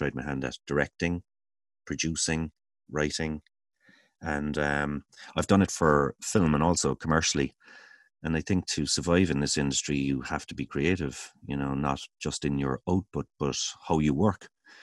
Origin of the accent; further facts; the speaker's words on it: Cork, Munster, Ireland; moved away as an adult; now in Dublin, Ireland; I live in Dublin with my wife and my young son, Ben. I'm originally from Cork, but I came to Dublin at 19 from UCC to study drama at Trinity College, and I've been here ever since.